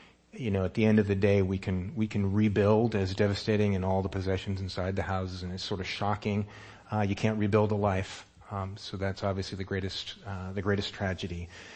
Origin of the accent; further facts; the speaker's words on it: Santa Rosa, California, United States; as most of my life I grew up in Santa Rosa.